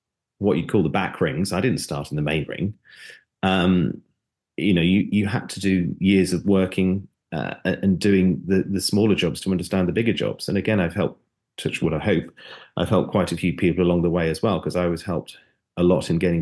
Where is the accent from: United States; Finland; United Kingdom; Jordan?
United Kingdom; Yeah, I was, you know, being British, I was there.